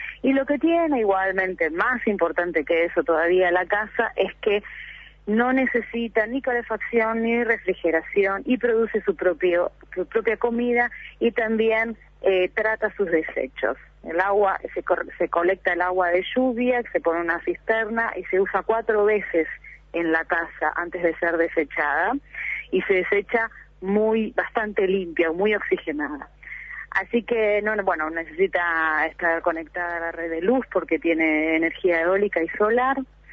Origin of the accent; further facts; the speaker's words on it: Argentina; con un rol que era muy cercano por de donde vengo yo, desde Argentina